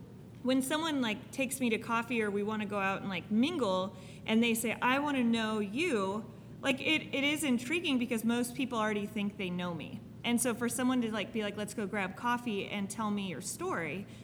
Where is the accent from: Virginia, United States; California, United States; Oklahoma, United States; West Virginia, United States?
California, United States; Huntington Beach; moved away as an adult; now in Texas, United States; Grew up in Orange County, Huntington Beach, L.A. area. And I moved away. I moved to Texas in 2010.